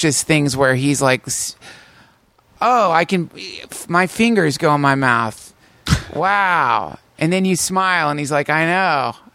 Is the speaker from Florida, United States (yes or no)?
no; North Carolina, United States; also born or lived in Maryland; But I spent a lot of time in North Carolina. High school, most of junior high school, most of elementary school. Ended up in Maryland somewhere over the course of that tim